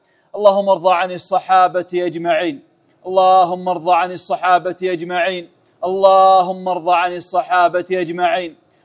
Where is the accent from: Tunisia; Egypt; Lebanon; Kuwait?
Kuwait; اللهم اجعل بلادنا الكويت وجميع بلدان